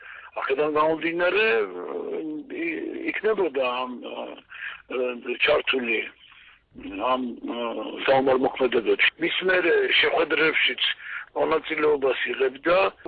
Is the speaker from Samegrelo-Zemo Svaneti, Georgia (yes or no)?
no; Tskhinvali, Shida Kartli, Georgia; მე თვითონ პირადად ცხინვალელი ვარ და ქონია ურთიერთობა ერთ ქალაქში ვიზდებოდით